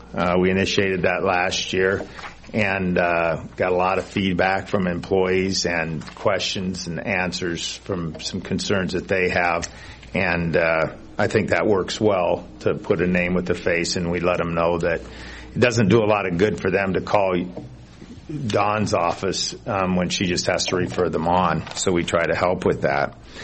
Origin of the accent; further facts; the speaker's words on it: Lincoln, Nebraska, United States; And I'm from Lincoln